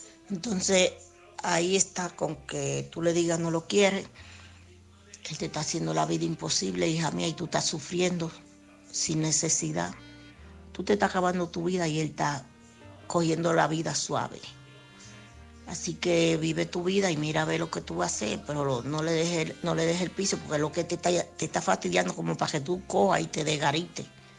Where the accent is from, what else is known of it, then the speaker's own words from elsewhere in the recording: Alcorcón, Community of Madrid, Spain; Bueno, yo soy de Alcorcón.